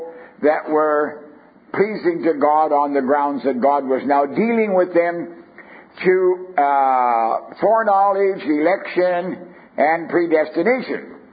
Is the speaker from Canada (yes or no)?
yes; Canada; Now, we don't have cardinals in Canada, as any Canadian sitting here knows that.